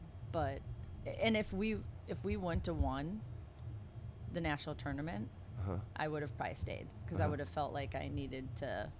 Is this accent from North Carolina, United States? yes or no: no; Minnesota, United States; Like, so I was like, well, Minnesota is my hometown.